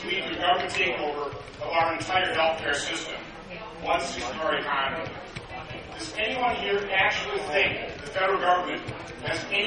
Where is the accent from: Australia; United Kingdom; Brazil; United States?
United States; I'm 55 years old. I grew up in America, the value part.